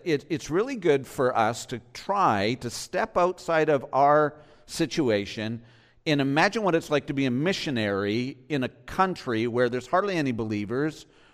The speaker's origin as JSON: {"language": "English", "region": "Ontario", "country": "Canada", "tie": "born or raised there", "said": "Right across from Cleveland, Ohio is where I grew up on the Canadian side. I grew up just south of Detroit, Michigan. Very Americanized where I'm from."}